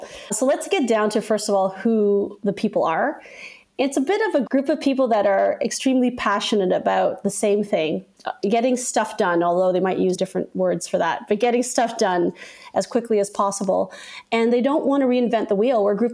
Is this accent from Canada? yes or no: yes; Canada; I'll be honest with you guys, I'm Canadian